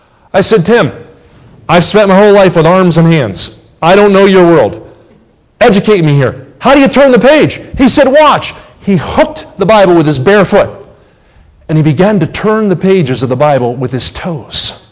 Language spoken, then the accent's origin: English; New Jersey, United States; also born or lived in Kansas City; now in Missouri, United States; which I grew up in New Jersey. I've now been a resident of Missouri longer than I was in New Jersey, but I lived in Kansas City for 29 years.